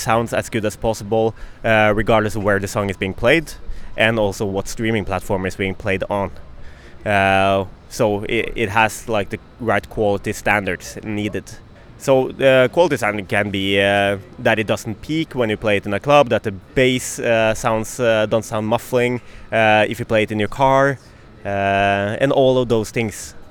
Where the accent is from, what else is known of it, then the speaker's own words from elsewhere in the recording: Norway; born and raised in Norway.